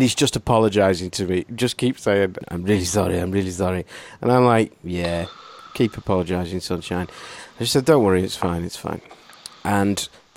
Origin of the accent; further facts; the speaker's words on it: Wales, United Kingdom; As a Welshman that I am.